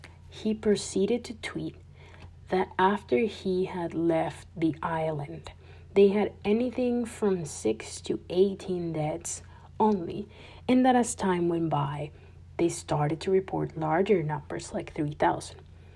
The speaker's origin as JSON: {"language": "English", "country": "Paraguay", "tie": "born or raised there", "said": "Growing up in Paraguay, I never actually heard of Puerto Rico as a so-called territory of the United States."}